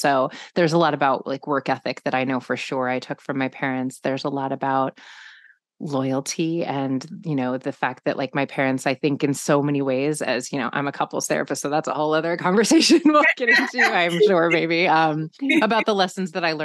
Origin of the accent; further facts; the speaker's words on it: Omaha, Nebraska, United States; I grew up in Omaha, Nebraska, which is, you know, in the United States, it's like very middle America, very Midwestern, and it's a lot more diverse now.